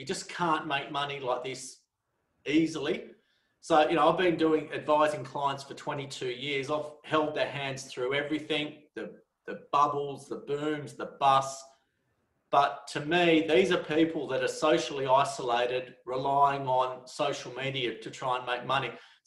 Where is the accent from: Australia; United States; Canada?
Australia; Sydney, New South Wales; Yeah, I grew up in Sydney